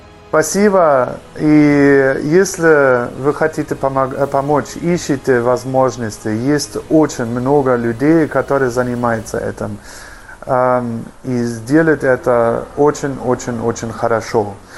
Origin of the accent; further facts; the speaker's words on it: Germany; now in Russia; я сам из Германии, живу в России более 20 лет